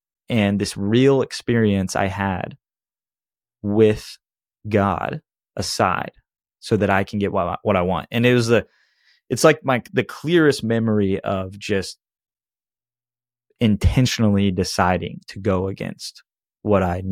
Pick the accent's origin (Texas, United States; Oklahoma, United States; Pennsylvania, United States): Texas, United States; Austin; You know, I'm from North Austin, so it's a little bit different, more conservative, less wild, less things going on.